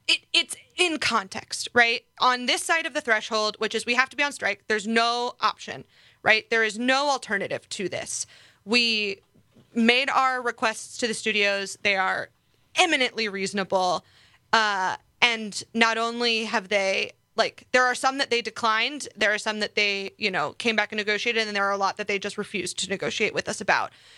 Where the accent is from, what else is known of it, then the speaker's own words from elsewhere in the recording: Midwest, United States; as a Midwesterner, maybe I wouldn't.